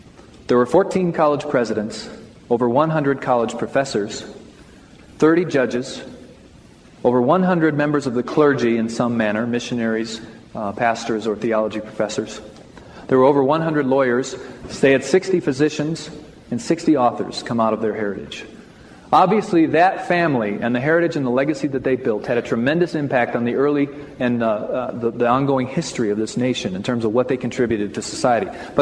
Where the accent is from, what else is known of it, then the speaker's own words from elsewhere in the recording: Midwest, United States; Tell you about myself briefly. I was raised in the Midwest, Christian family, seven children. I was the middle child.